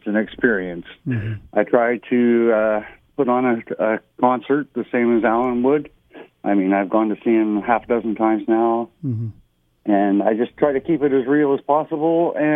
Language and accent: English; Canada; It's fun. It's upbeat, and it gives me the opportunity during the show as a Canadian singer songwriter to introduce a couple of my songs